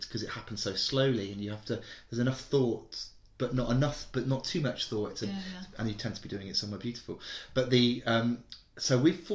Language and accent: English; South West England, United Kingdom; now in Cotswolds, United Kingdom; I would always say West Country, and I'd always say I'm a Somerset boy in a wheelchair lad, But then I've been in the Cotswolds for like, well, my folks have been here for 25, 30 years, and I've been here for 15.